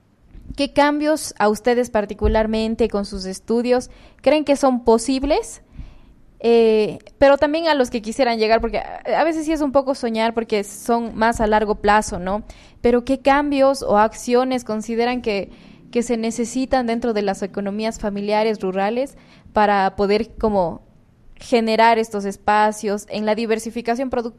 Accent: Cuenca, Azuay, Ecuador; En el Azuay, por ejemplo, yo soy de Cuenca, pero yo siento que no he estado ligada tanto a las prácticas, por ejemplo, del Azuay

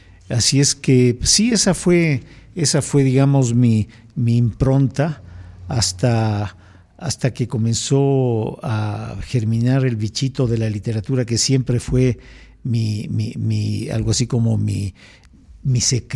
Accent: Quito, Pichincha, Ecuador; born there; yo nací en Quito, es más, nací en el barrio San Roque, y todavía existe la casa en la que nací

